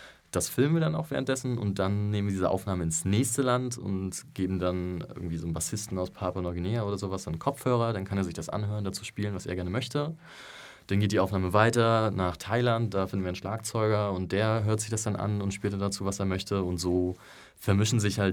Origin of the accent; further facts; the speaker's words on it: Rostock, Mecklenburg-Vorpommern, Germany; Ich komme zwar aus Rostock, also von der Küste